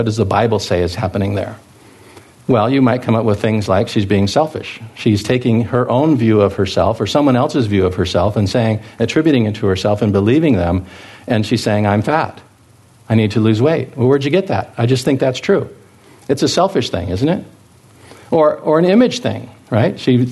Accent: Moscow, Idaho, United States; I'm from Moscow. We have the University of Idaho there. We have Washington State University.

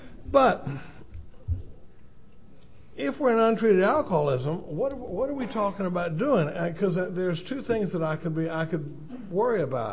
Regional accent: Austin, Texas, United States; We come from Austin, Texas, and I'm not seeing a lot of burnt orange around here

